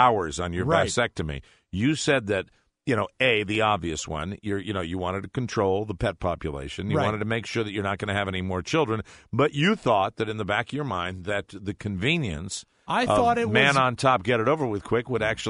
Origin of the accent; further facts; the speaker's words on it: Manassas, Virginia, United States; Dustin, you're also from Manassas, Virginia. My hometown.